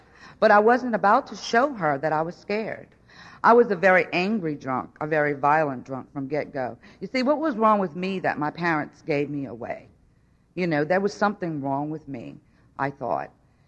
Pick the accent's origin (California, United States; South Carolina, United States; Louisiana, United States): Louisiana, United States; Houma; I grew up in Houma, Louisiana. I have two sets of parents.